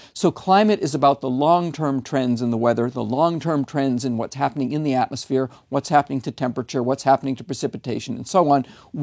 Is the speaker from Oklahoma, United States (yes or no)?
no; Vermont, United States; And I'll also point out that the last few months in my home state of Vermont have been abnormally warm, remarkably warm.